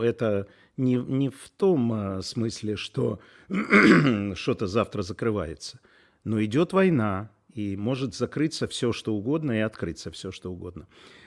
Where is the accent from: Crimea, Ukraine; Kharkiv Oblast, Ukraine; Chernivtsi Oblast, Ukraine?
Kharkiv Oblast, Ukraine; Kharkiv; now in Kyiv, Ukraine; я из Харькова, патриот своего народа. Я нахожусь в Киеве